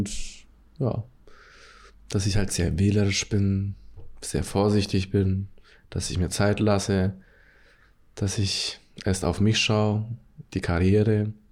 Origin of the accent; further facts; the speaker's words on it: Germany; born there; Ich bin geboren in Deutschland.